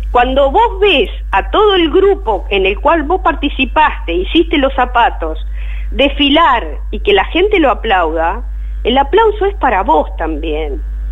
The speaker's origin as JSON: {"language": "Spanish", "country": "Uruguay", "said": "pudimos nosotros también, como uruguayos, incorporar el bombo con platillo a nuestro canto"}